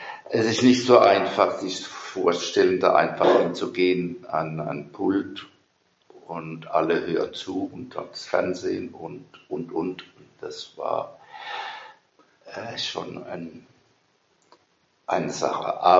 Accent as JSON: {"language": "German", "town": "Ludwigshafen", "region": "Rhineland-Palatinate", "country": "Germany", "tie": "born or raised there", "said": "wir sind groß geworden in Ludwigshafen. Ich bin der Heinrichstraße geboren, das Haus steht nicht mehr, da ist jetzt die doppelte Heinrichstraße."}